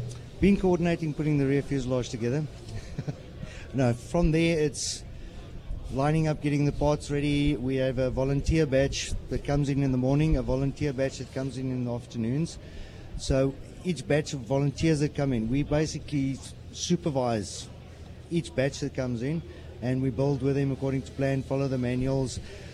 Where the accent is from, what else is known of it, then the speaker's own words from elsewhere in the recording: Pretoria, Gauteng, South Africa; I'm from Pretoria, South Africa